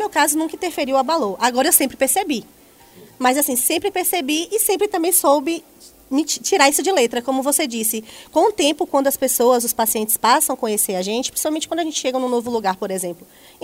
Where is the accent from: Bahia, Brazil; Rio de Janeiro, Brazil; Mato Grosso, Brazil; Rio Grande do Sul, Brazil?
Bahia, Brazil; Jequié; eu sou de Jequié, sou natural de Jequié, então lá comecei a trabalhar muito novinha.